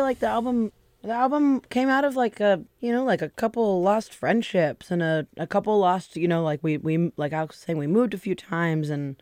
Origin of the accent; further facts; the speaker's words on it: Seattle, Washington, United States; I grew up in the Seattle area and I've lived in Seattle proper for 18 years now, which is like effectively half my life.